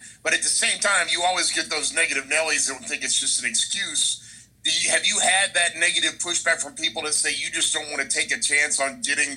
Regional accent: Midwest, United States; I'm from the Midwest, and I live in the South now

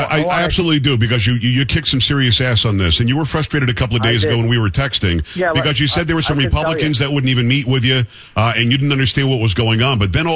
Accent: Florida, United States; And for those who don't know around the country, I grew up in Florida. I know what the Baker Act is.

